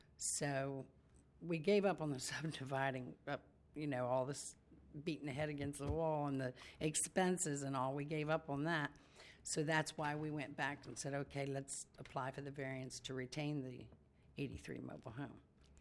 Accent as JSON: {"language": "English", "town": "Baltimore", "region": "Maryland", "country": "United States", "said": "We're from Baltimore, but we didn't know that there was any kind of restriction."}